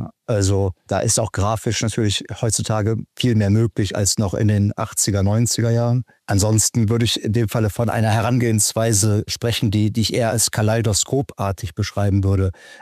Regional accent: Bonn, North Rhine-Westphalia, Germany; Zu meiner persönlichen Perspektive kann ich sagen, dass wir bei Bonn auch ganz nebenbei über meine Heimatstadt sprechen.

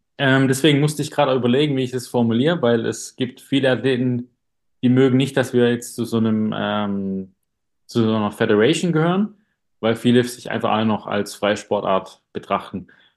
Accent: Baden-Württemberg, Germany; Ich bin jetzt noch 33 Jahre alt. Nächste Woche wäre ich 34 Jahre alt. Und ich komme aus dem Schwarzwald.

